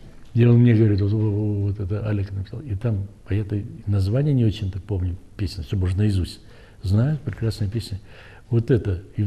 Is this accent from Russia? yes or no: no; Belarus; Хоть у меня католики, родители, Валик православный, хотя мы все из Беларуси.